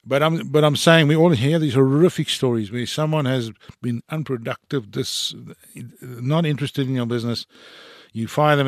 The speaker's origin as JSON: {"language": "English", "town": "Johannesburg", "region": "Gauteng", "country": "South Africa", "tie": "born or raised there", "said": "my first job was, I think I was 14 years old, growing up in Sydenham and Johannesburg."}